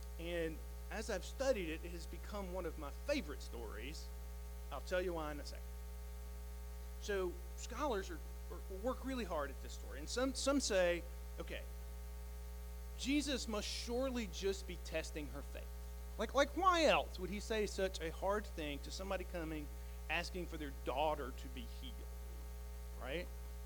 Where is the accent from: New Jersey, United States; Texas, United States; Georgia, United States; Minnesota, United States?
Georgia, United States; College Park; also born or lived in East Point, United States; I mean, I grew up, I was born in East Point, went to elementary school through high school in College Park.